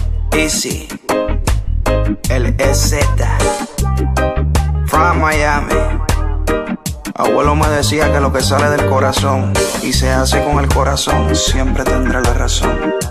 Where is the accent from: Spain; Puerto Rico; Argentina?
Puerto Rico; Yo soy boricua, pa' que tú lo sepas.